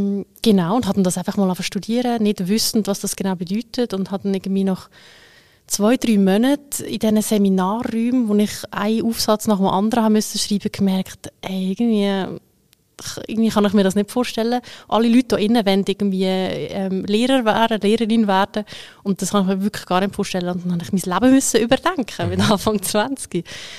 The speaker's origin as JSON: {"language": "German", "town": "Adligenswil", "region": "Lucerne", "country": "Switzerland", "said": "Ich komme aus der Agglomeration von der Stadt. Mhm. Ich komme aus einem schönen Dorf, wo Adligenswil heisst. Mhm. Es ist gerade neben Udligenswil."}